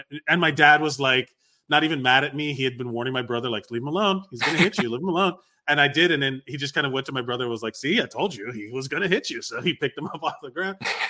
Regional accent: Miami, Florida, United States; I say bro because I'm from Miami.

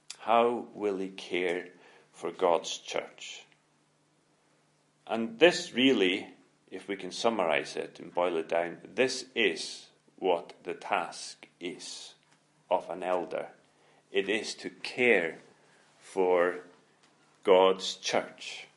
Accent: Faroe Islands; when I was a young man, a teenager growing up in Faroe

